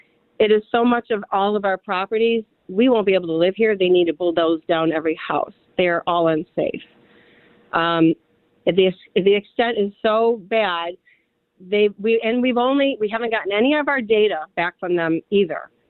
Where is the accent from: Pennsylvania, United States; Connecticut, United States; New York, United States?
New York, United States; Niagara Falls; because I grew up in Love Canal and I was afraid to get a house with chemicals.